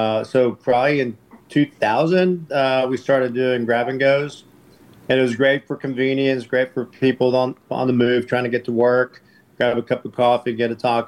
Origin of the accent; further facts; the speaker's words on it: Mexico City, Mexico; You know, I'm from Mexico City. I didn't know breakfast tacos in Mexico either.